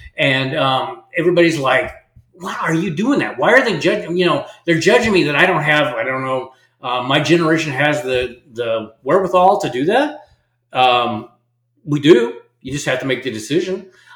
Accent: Nebraska, United States; And I'm from Nebraska, which is a red state. So you're probably going to think I'm a hick from Nebraska, raise corn and cattle.

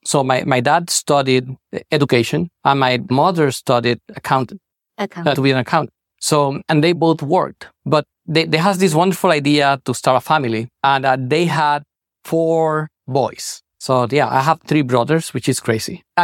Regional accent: Utuado, Puerto Rico; born there; I was born in Utuado, Puerto Rico. And Utuado is right in the center of the island, in the mountains. And, a very rural area, a lot of plantations, coffee plantations, oranges.

